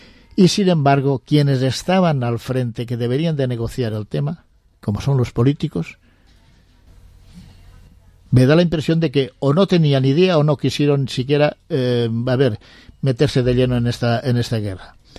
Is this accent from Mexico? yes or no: no; Spain; el nombre no te lo puedo pronunciar bien, soy español.